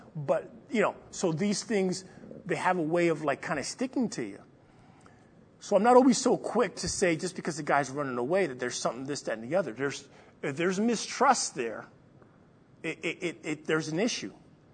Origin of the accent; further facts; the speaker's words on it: New York City, New York, United States; So, and where I grew up in New York City in Manhattan.